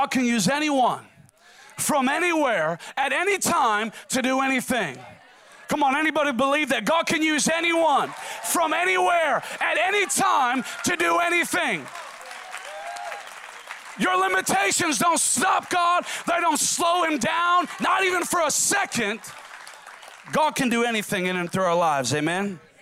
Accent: Minnesota, United States; I'm from Minnesota. I don't come from a bunch of money or some specific family line.

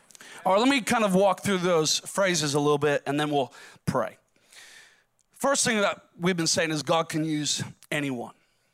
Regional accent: Minnesota, United States; I'm from Minnesota. I don't come from a bunch of money or some specific family line.

